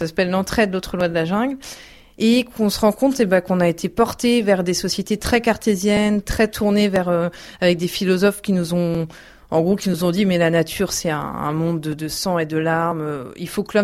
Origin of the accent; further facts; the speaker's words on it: Caen, Normandy, France; je suis originaire de Caen, donc moi j'ai 3 enfants, 3 jeunes enfants, je suis mariée et donc j'ai 31 ans. Enfin, je suis arrivée sur Paris parce que mon mari travaille là-bas